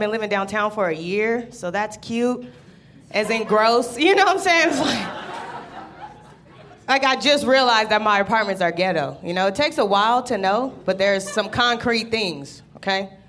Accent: Denver, Colorado, United States; I'm from Denver. I'm originally from Denver, Colorado.

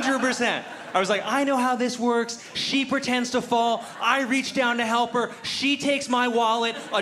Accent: New York, United States; And this is how jaded I am as a New Yorker.

